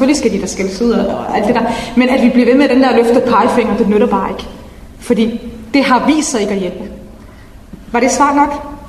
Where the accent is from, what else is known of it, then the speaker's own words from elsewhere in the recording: Region of Southern Denmark, Denmark; also born or lived in Funen / Copenhagen; Jeg er selv fra Sønderjylland. Da jeg kom til Fyn og senere til København, der skulle jeg integreres, fordi jeg ikke havde den rigtige kultur. Altså, jeg var vant til, at hvordan man gør i Sønderjylland, og hvordan kulturen er i Sønderjylland.